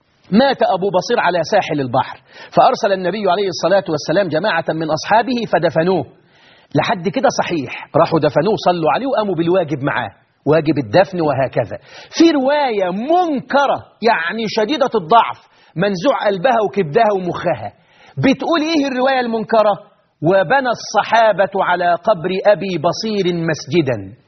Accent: Egypt; إنما الحسين اللي موجود عندنا في مصر

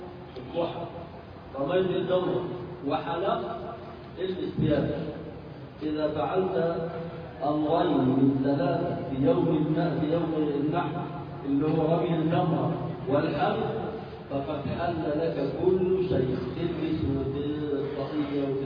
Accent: Egypt; فلو غطت وجهها زي ما عندنا في مصر يقول لك طرحة أو رشاشة أو كذا لا حرج فيها

